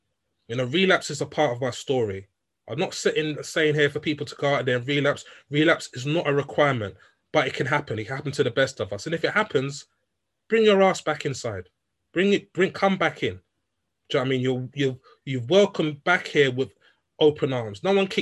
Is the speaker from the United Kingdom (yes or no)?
yes; United Kingdom; I'm born here, I was raised here, you know, I'm a British citizen